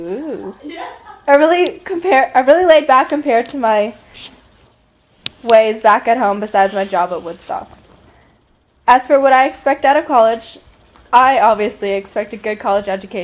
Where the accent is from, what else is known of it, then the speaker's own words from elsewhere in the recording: Simi Valley, California, United States; My hometown is Simi Valley, California, which is located in the outskirts of Los Angeles.